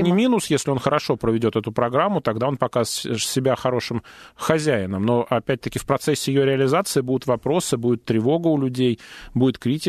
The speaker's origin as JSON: {"language": "Russian", "region": "Moscow", "country": "Russia", "said": "как москвич в третьем поколении"}